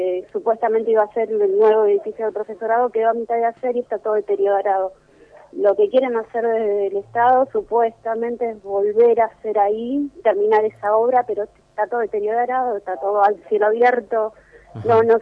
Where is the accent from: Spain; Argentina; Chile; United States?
Argentina; Merlo, Buenos Aires Province; Yo soy de Merlo, pero el instituto está en Morón, en el partido de Morón.